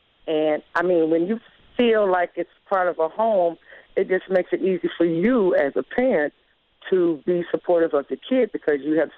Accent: Chicago, Illinois, United States; because I came from Chicago. And when we moved here, we couldn't get into the parochial school

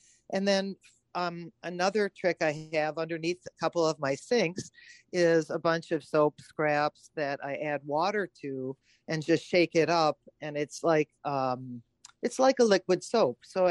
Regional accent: Oconto, Wisconsin, United States; born there; I was born in Oconto at that old hospital on the river. So I know Oconto.

